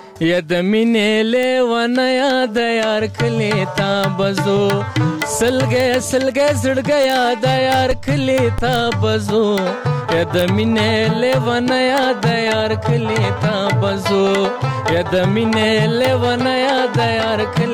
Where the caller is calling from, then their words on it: Paktia, Afghanistan; زه خودی فاکتیا او زازیاریو ولسوالۍ ما چې دی اوس په مغه ولسوالۍ نه زنګ وهلې